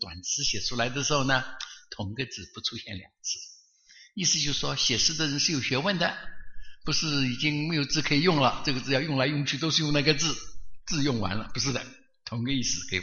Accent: Taiwan; also born or lived in Chongqing, China; 我是生在1940年抗战的时候，生在重庆，所以父亲带了我们到处跑来跑去

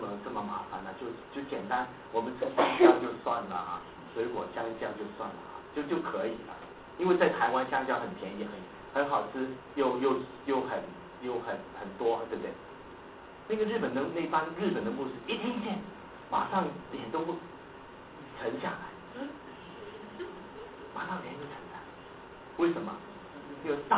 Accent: Hong Kong; 好像我们香港人说你有叫沙级

